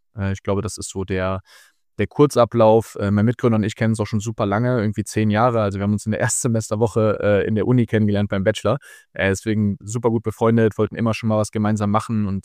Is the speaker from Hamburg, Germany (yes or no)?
no; Mönchengladbach, North Rhine-Westphalia, Germany; Also ich komme sowohl aus Mönchengladbach als auch Borussia-Fan zu sein. Beides sozusagen kombiniert. Ich bin aufgewachsen relativ auf dem Land